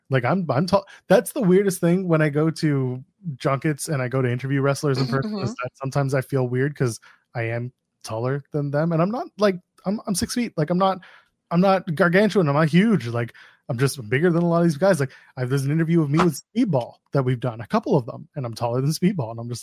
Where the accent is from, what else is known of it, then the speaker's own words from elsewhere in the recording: Canada; They brought out a bag of pucks, which I appreciated as a Canadian.